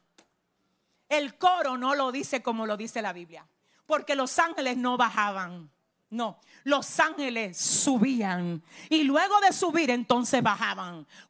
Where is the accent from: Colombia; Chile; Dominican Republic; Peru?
Dominican Republic; Cibao; Los que somos del Cibao, de por allá, sabemos que los viejos, los abuelos, acoteja bien eso.